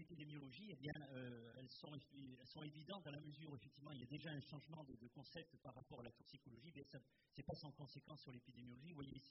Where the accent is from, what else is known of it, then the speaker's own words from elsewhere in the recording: Marseille, Provence-Alpes-Côte d'Azur, France; Je suis marseillais, pourtant.